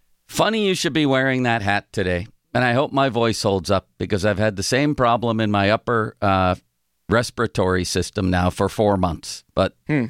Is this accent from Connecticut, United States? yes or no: no; Buffalo, New York, United States